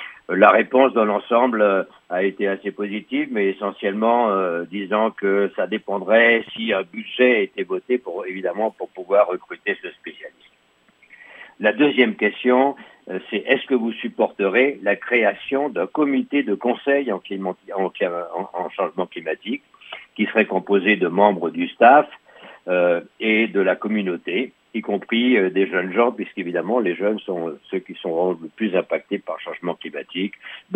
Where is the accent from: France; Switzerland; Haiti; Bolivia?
France; now in Canada; moi, je viens à l'origine de France. J'ai émigré au Canada en 98 et j'habite à Ouazagabitch depuis 8 ans.